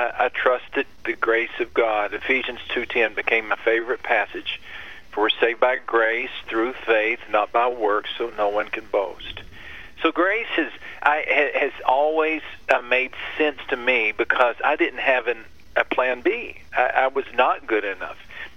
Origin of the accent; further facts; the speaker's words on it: Texas, United States; I grew up in West Texas. I'm the son of a mechanic. My mom was a nurse. My parents, just the salt of the earth. Great, great folks. And very, very blue-collar, lower middle class, small town upbringing.